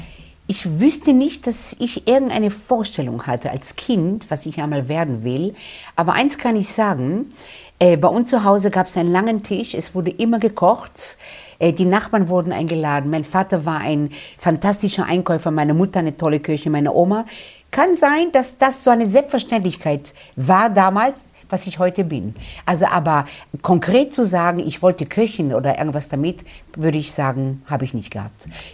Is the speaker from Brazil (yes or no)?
no; Israel; German is a second language